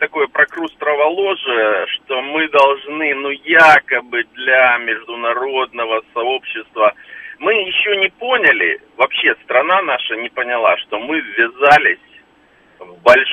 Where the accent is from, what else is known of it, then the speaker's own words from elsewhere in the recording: Russia; Поэтому я совершенно четко, ну, как россиянин, могу сказать